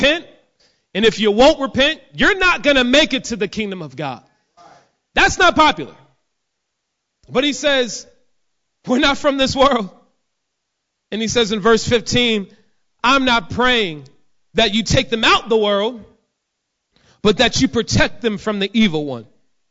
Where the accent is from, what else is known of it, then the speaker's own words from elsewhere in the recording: Jacksonville, Florida, United States; no, I'm from here, from the west side of Jacksonville. I'm from here.